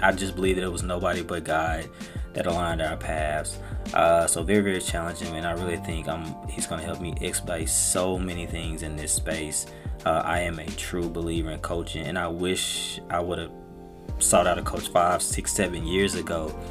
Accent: Pine Bluff, Arkansas, United States; Look, I grew up in Pine Bluff. I went to Pine Bluff High.

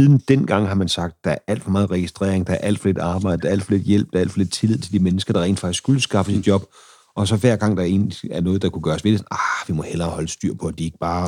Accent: Skørping, North Denmark Region, Denmark; Ja, det er jo min hjemstavn, Skørping og omegn. Det er der, jeg er fra.

